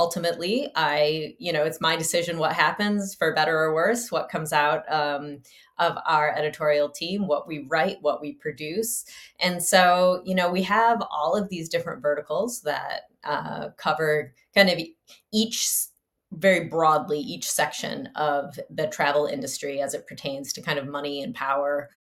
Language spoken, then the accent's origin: English; Michigan, United States; I was born in Michigan, I grew up on a dirt road and had a pickup truck